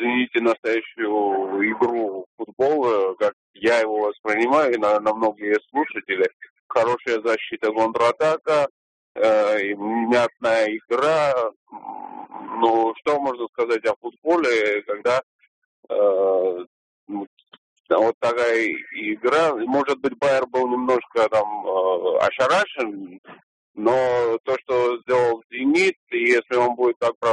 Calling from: Moscow, Russia; я звоню из Москвы.

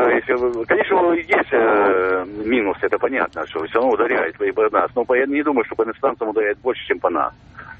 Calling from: Moscow, Russia; Я из Москвы звоню.

